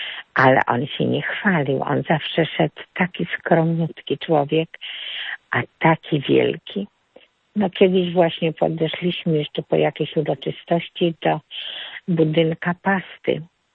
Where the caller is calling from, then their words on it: Masovian Voivodeship, Poland; z Mazowsza.